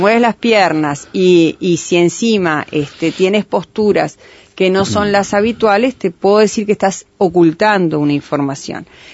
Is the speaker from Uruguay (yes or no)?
yes; Maldonado, Uruguay; De Maldonado mismo.